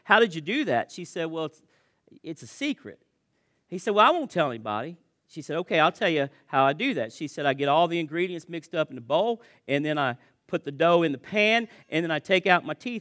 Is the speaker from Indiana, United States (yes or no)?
yes; Indiana, United States; I mean, I'm from the South, you know, southern Indiana. And my family is from further south than